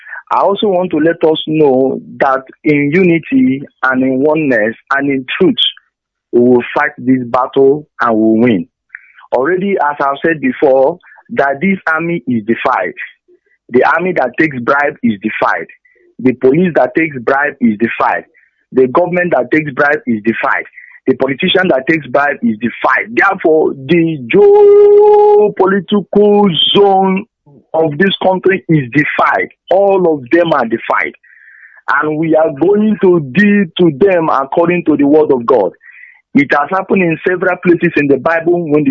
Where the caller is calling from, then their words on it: Aba, Abia, Nigeria; I am calling from Aba.